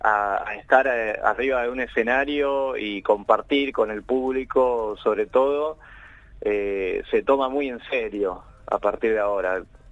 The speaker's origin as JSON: {"language": "Spanish", "region": "Buenos Aires", "country": "Argentina", "said": "somos todos porteños, ¿no?"}